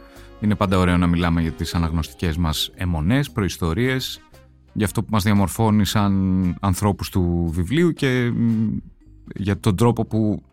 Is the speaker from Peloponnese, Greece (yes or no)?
no; Athens, Attica, Greece; Ναι, μεγάλωσα στην Αθήνα, σε ένα προάστιο της Αθήνας.